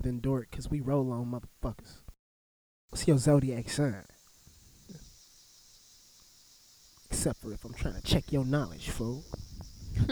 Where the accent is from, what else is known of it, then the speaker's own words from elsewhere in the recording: California, United States; born there; I'm going to be talking like I'm from California for the longest. Even though I was born there, I was not conscious enough to know anything about that life.